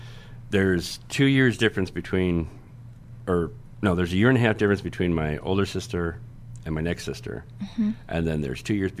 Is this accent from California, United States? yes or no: yes; Redwood City, California, United States; moved away as an adult; Originally, I'm from California, Redwood City, California, which is in California.